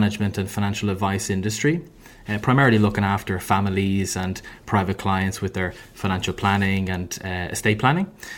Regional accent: Dublin, Leinster, Ireland; I'm from Ireland. I grew up in Dublin.

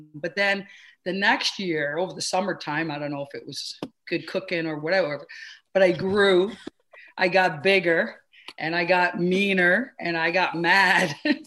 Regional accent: Toronto, Ontario, Canada; I grew up in Flemington Park, which is, if you want to relate it to the States a little bit, it's a little bit like Harlem kind of in New York. But Flemington Regent Park in Toronto is the area.

